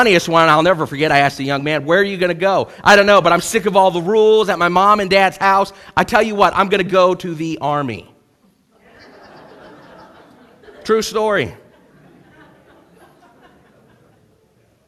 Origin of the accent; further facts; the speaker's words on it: United States; I am so thankful, maybe more than others at times, of my freedom as an American.